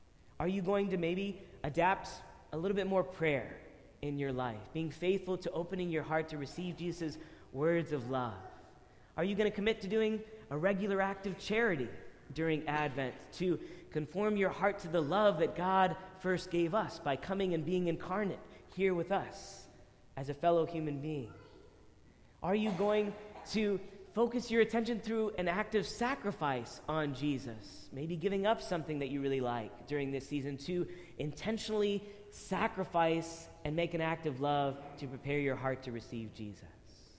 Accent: Temple, Texas, United States; all of the church communities around where I grew up in Temple, Texas.

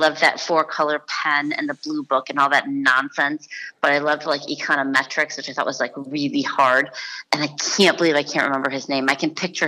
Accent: Cleveland, Ohio, United States; I grew up in Cleveland, and I admit it.

